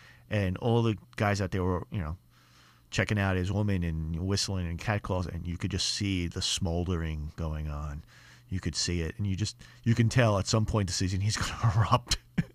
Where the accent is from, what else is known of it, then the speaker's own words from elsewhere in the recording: Staten Island, New York, United States; Now, I grew up in Staten Island, so I know what I talk of when I talk of Staten Island and women from Staten Island.